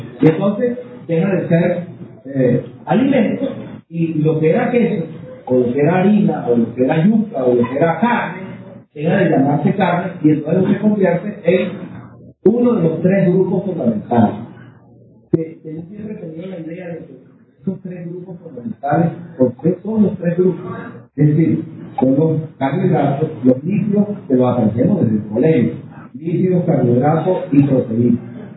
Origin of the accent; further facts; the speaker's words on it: Venezuela; Nosotros somos venezolanos